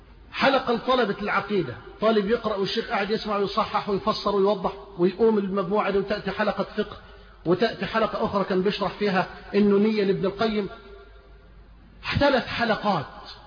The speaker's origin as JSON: {"language": "Arabic", "town": "Suez", "region": "Suez Governorate", "country": "Egypt", "said": "قلت لكم أن أنا سافرت من السويس إلى المملكة السعودية"}